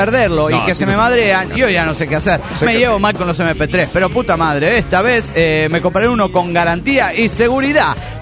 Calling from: Tijuana, Baja California, Mexico; de Tijuana.

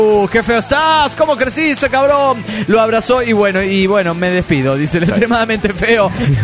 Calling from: Cochabamba, Bolivia; de Cochabamba, Bolivia.

